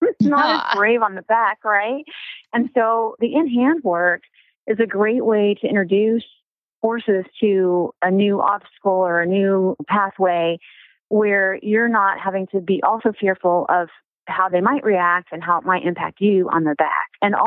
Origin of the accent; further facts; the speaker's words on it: Pacific Palisades, California, United States; So I grew up in Palisades, and just to get to the arena, we had to ride the trails.